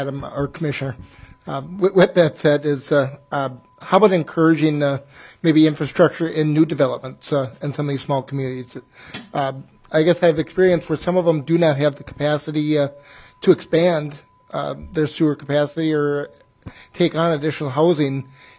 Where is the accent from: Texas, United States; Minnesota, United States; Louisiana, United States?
Minnesota, United States; a lot of you are aware, I'm actually from Greater Minnesota.